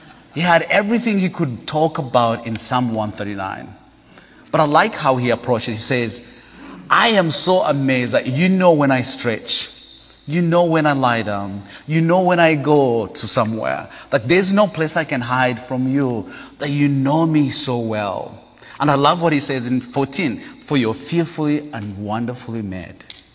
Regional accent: Uganda; English is a second language; I'm from Uganda. My dad is from Uganda. My dad is from Rwanda, and my mom is from Uganda, but born and raised in Uganda. Well, I speak 7 languages, and English is my 4th language.

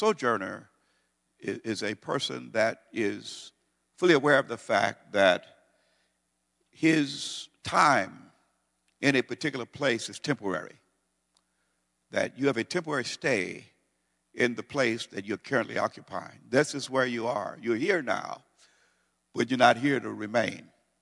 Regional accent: United States; And I said, "How do you know I'm American?"

